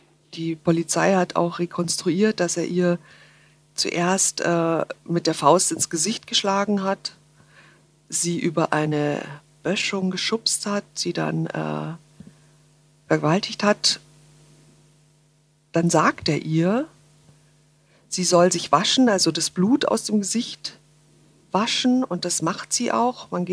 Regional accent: Munich, Bavaria, Germany; Ich bin ja Münchnerin

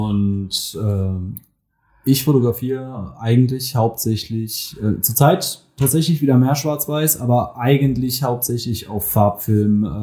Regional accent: Mannheim, Baden-Württemberg, Germany; ich bin 23 Jahre alt. Ich komme aus Mannheim

